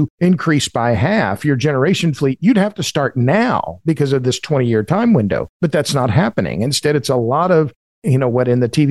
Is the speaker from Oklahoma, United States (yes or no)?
yes; Oklahoma, United States; explain it to me slowly because I'm from Oklahoma. I'm a little slow.